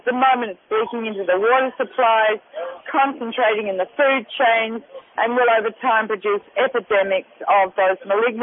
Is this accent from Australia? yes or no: yes; Australia; accent: Australian; My accent, I'm Australian.